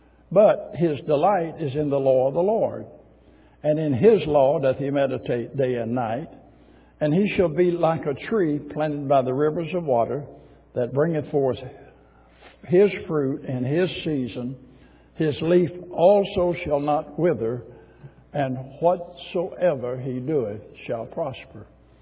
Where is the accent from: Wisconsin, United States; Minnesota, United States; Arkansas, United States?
Arkansas, United States; born there; I was born in Arkansas.